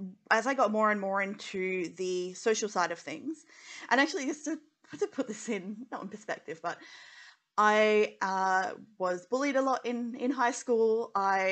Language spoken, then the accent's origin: English; Western Australia, Australia; Because also growing up in Western Australia, and my dad's like, "Oil and gas, oil and gas."